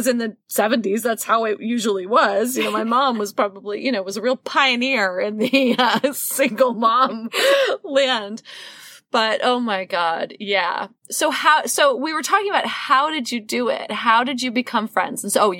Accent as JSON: {"language": "English", "town": "New York City", "region": "New York", "country": "United States", "tie": "born or raised there", "said": "I grew up in New York City, classic New York apartment, very long, skinny hallway."}